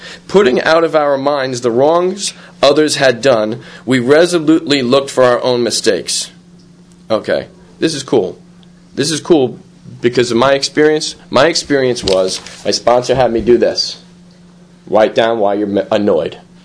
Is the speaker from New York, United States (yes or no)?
yes; Brooklyn, New York, United States; I may remind you I'm from Flatbush, right?